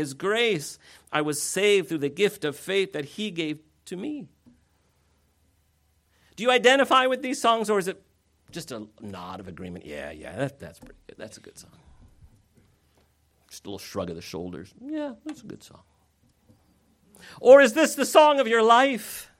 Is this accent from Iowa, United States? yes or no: yes; Iowa City, Iowa, United States; I grew up in Iowa City, where the University of Iowa is. I sold popcorn at all the football games and basketball games through junior high.